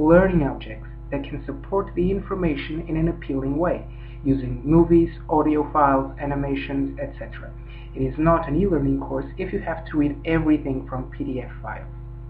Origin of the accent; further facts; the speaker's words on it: Portugal; I'm from Portugal and I teach therapeutics.